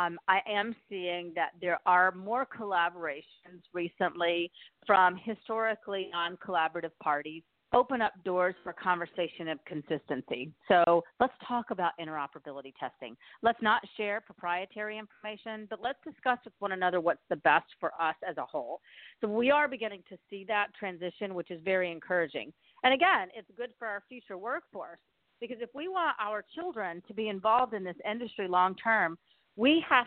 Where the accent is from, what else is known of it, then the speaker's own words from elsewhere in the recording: Detroit, Michigan, United States; When you go to China and you talk to them about, hey, we're from Detroit, we're from Michigan, oh, yeah, clearly, automotive.